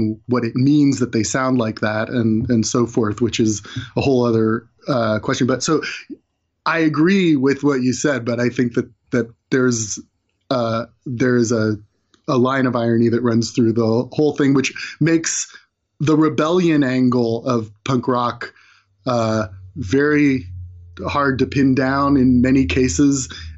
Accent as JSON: {"language": "English", "region": "California", "country": "United States", "tie": "born or raised there", "said": "you know, I grew up in California. We didn't have guys like that."}